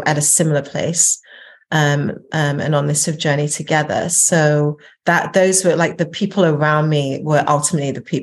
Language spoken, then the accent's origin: English; England, United Kingdom; growing up in England